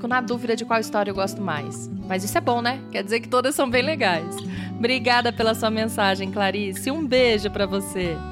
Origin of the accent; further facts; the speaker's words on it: Rio de Janeiro, Brazil; born there; eu nasci no Rio de Janeiro, sabia? Nasci aí onde você mora.